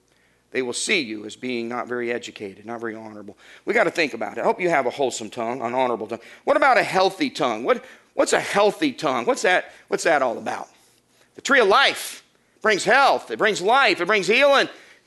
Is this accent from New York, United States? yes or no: no; Arkansas, United States; also born or lived in Florida; I'm from Arkansas, we have our way of talking just like Texans do. And living in Florida, I picked up on a lot of their vernacular.